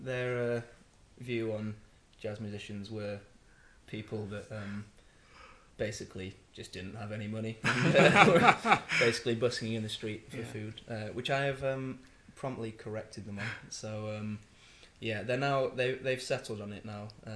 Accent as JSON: {"language": "English", "town": "Manchester", "region": "North West England", "country": "United Kingdom", "said": "because we're from Manchester, and to be playing kind of on home ground is really nice"}